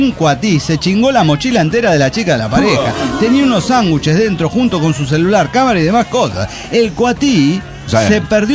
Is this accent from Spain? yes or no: no; Pasto, Nariño, Colombia; a venir a mi tierra pastusa, Pasto.